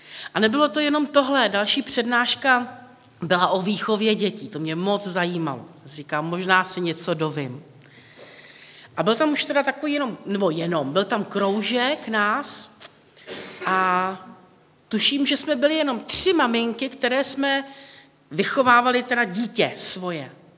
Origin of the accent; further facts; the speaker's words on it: Plzeň, Plzeň Region, Czechia; no já jsem z Plzně, já jsem se narodila v Plzni.